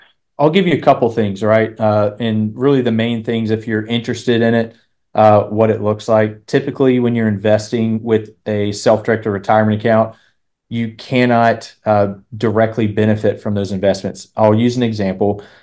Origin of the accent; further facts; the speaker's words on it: Birmingham, Alabama, United States; Yeah, so I'm from Birmingham, Alabama. It's where I currently live.